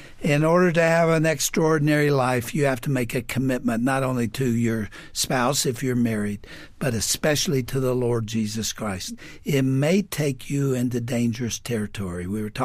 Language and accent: English; Texas, United States; You know I'm a Texan, don't you?